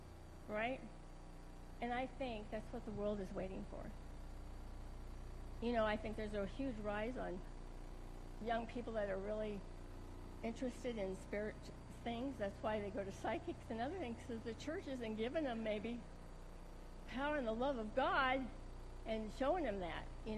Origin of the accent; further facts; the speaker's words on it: Iowa, United States; I'm from Southern Iowa. Yes, we had some religious thinking. It was pretty strict and all that.